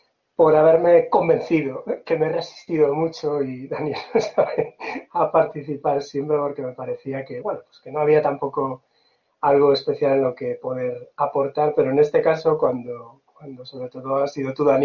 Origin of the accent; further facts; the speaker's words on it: Zamora, Castile and León, Spain; yo soy de Zamora y por lo tanto lo he mamado desde pequeñito y entonces para mí está en mi imaginario personal, como en el de muchos zamoranos